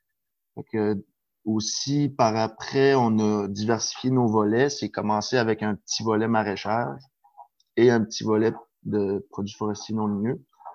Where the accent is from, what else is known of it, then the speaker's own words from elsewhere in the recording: Rivière-Saint-Jean, Quebec, Canada; Je me suis retourné par chez nous, dans mon village natal, à Rivière-Saint-Jean, où c'est situé à 5 minutes du Grenier Boréal, en fait.